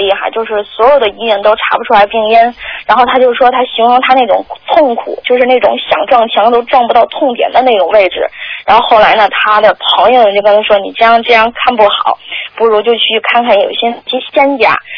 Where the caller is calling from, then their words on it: Melbourne, Victoria, Australia; 我是来自墨尔本的一位同修